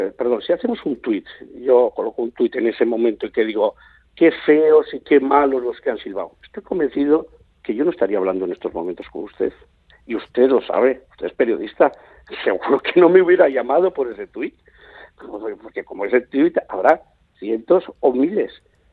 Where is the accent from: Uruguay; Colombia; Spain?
Spain; millones de personas que somos españoles y que no tenemos por qué aguantar que constantemente se pite el himno de nuestro país.